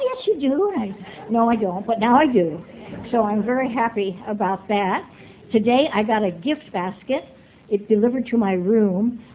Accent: Spokane, Washington, United States

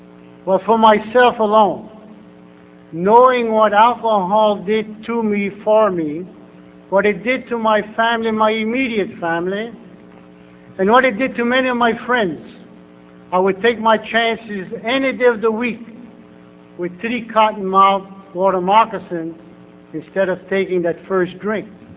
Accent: Louisiana, United States; Being a Cajun and living in Cajun country where hunting and fishing is been my lifestyle, Cajun tradition for all these years.

